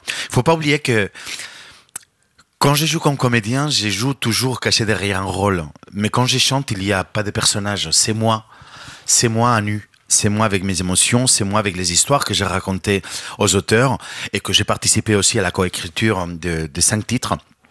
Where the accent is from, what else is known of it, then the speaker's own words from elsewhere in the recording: Alicante, Valencian Community, Spain; now in France; Non, mais évidemment que ça me manque l'Espagne, ça me manque l'ambiance